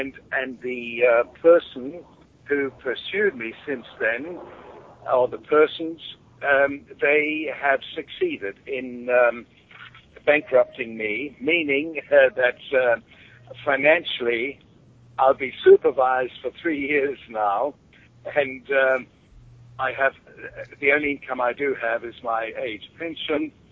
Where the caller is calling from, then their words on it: South Australia, Australia; I'm sitting in a car. I'm 100 kilometers from Adelaide, and I'm almost in the middle of nowhere